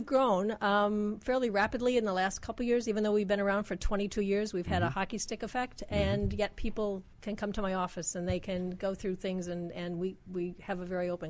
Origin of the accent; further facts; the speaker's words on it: Milwaukee, Wisconsin, United States; I'm from Milwaukee.